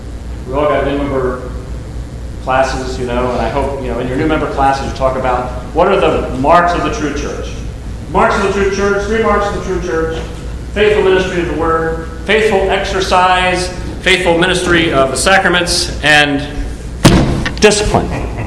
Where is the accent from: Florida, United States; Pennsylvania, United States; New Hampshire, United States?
Pennsylvania, United States; Philadelphia out to Lancaster County, Pennsylvania, where we grew up. Been privileged to serve in a church in my hometown